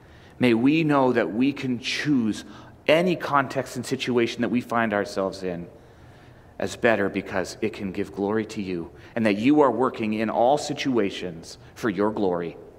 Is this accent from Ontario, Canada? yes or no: no; British Columbia, Canada; I grew up on Vancouver Island